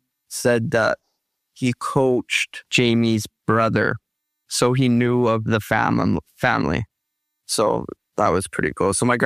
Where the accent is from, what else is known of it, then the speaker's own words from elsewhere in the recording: Medicine Hat, Alberta, Canada; also born or lived in Drayton Valley; until I was 15. And then I moved to Drayton Valley to play hockey from 16 on to whatever. But yeah, growing up in Medicine Hat, it was cool.